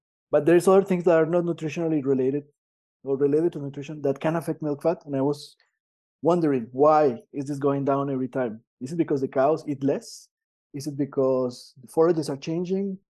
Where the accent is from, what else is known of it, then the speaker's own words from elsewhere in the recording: Colombia; moved away as an adult; now in Quebec City, Canada; But yes, I am originally from Colombia. I went to school in Colombia until, I did my undergrad there. And then, I come from a region which is the largest dairy producer region in the country.